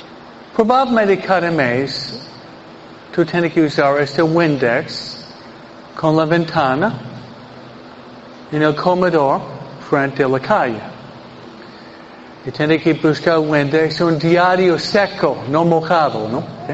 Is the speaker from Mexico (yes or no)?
yes; Mexico; born there; No, padre, nosotros nacimos en México.